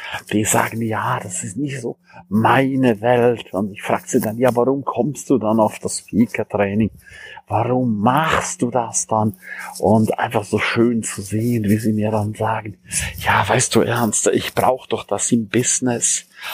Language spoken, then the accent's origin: German; St. Moritz, Graubünden, Switzerland; Ich freue mich riesig, riesig darauf, mit dir coole, geile Momente in meiner Heimat St. Moritz zu erleben.